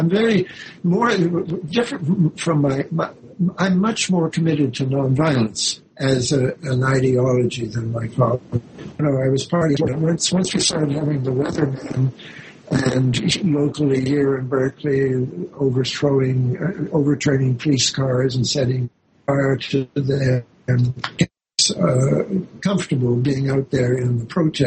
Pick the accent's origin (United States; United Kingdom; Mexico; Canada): Canada; So in there, I always said I'm a Canadian, but on this show, I'll say I was my father's son.